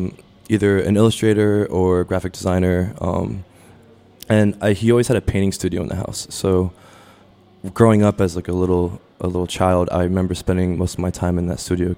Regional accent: Washington, District of Columbia, United States; also born or lived in Maryland; So I'm from DC and then partially Maryland. My parents split apart when I was younger, and my father still lives currently in Columbia Heights. And then my mother moved to Maryland. So I grew up in the area, very familiar with it.

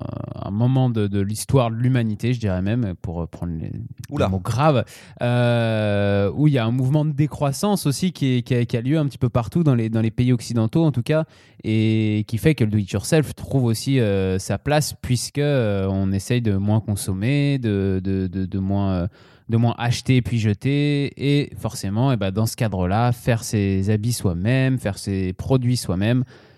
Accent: Auvergne-Rhône-Alpes, France; en plus d'être au Savoyard, il faut quand même savoir que je suis kabyle

